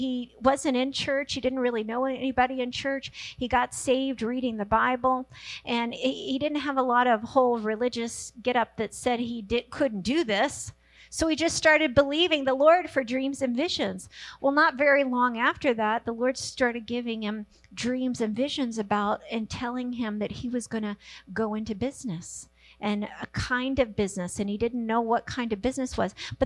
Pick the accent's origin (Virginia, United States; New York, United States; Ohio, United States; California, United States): Virginia, United States; I was from Virginia. We all left our homes because God called us to a place where he was doing something special.